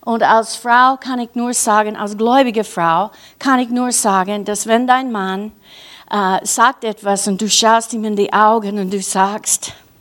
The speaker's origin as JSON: {"language": "German", "region": "Kentucky", "country": "United States", "tie": "born or raised there", "second_language": "German", "said": "Ich komme auch nicht ursprünglich aus Österreich, aber ich war geboren und ich bin aufgewachsen in Kentucky, in den USA."}